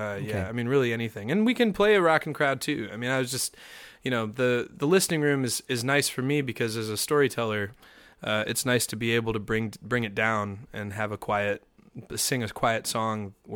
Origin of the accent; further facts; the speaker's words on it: Ypsilanti, Michigan, United States; The Detroit area. I grew up in Ypsilanti, Michigan.